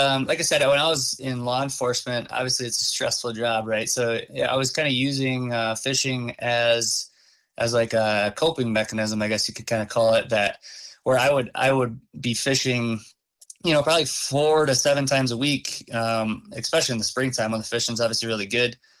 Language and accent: English; Jefferson, Wisconsin, United States; Yeah, it was like South Central Wisconsin. So we grew up, I grew up in Jefferson. So we were fishing the Rock River